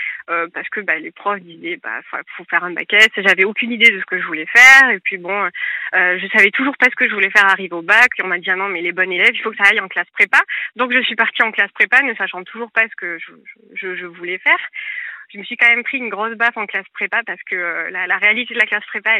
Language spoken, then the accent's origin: French; Marseille, Provence-Alpes-Côte d'Azur, France; now in Paris region, France; j'ai 28 ans. Alors là, je vous appelle de Marseille. Ah. Je vis actuellement en région parisienne, mais je suis marseillaise d'origine.